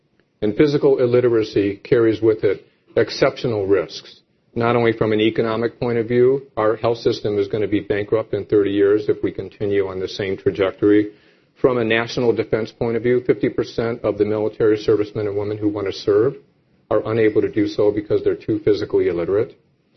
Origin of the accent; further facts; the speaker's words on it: New York, United States; they knew I was from New York and that I was very interested in tennis.